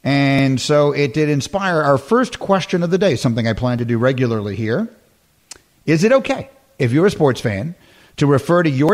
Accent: New York, United States; moved away as an adult; also born or lived in Chicago; I grew up in New York and I'm a lifelong Jet fan. And then I moved away for 11 years. I went to college in Evanston, Illinois, and then lived and worked in Chicago for 7 years.

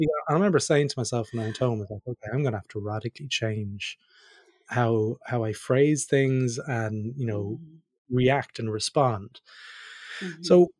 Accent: Ireland; also born or lived in Australia; I'm Irish, but I lived in Australia.

